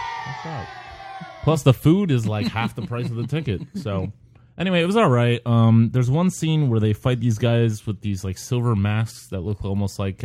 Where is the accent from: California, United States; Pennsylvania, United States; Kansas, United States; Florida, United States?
Florida, United States; Miami; now in Glendale, United States; I'm from Miami, Florida, originally born and raised. And apparently we don't like Miami. And I moved to Phoenix about 7 years ago